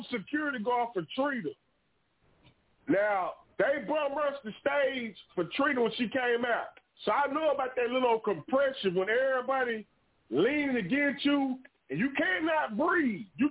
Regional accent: Houston, Texas, United States; You know, I'm from Houston, too.

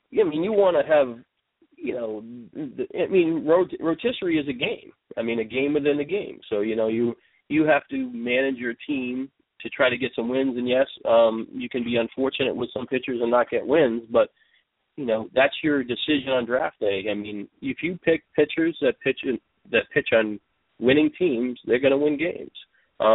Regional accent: Boston, Massachusetts, United States; and I'm from the Boston area

